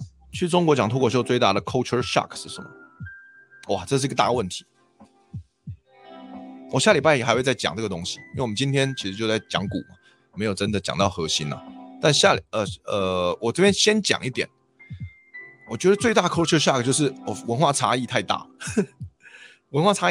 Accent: Taiwan; 至少18、19年，我一个台湾人还在那边混吃混喝，我还能够赚到钱。

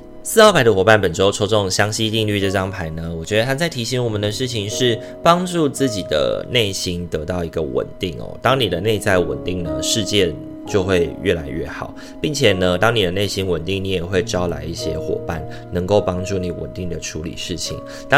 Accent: Taiwan; 我们就是台湾人的那个性格嘛

